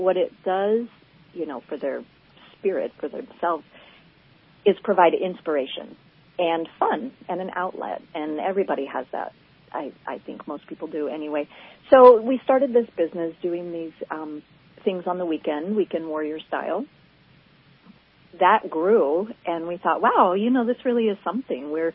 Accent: West Coast, United States; now in Crescent City, United States; I'm from the West Coast.

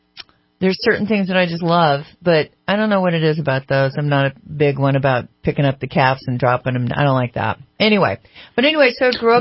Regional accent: California, United States; Well, listen, I am from that area. It's kind of some of the first rodeos that I used to go to. I grew up in Placer County and did 4-H.

